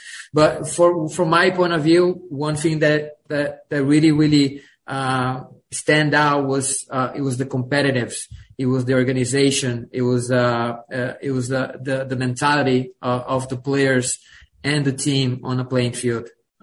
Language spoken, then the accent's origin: English; Brazil; born there; English is a second language; also born or lived in England; I was born in Brazil. I played in Brazil.